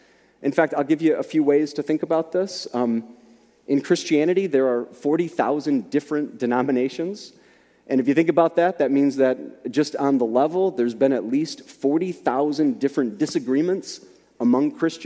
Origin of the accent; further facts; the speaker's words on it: United States; I have great pride in being an American.